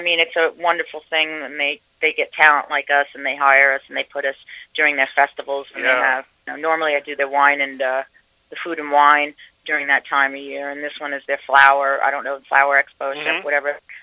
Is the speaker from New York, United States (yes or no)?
yes; New York, United States; I'm obviously born and raised in New York.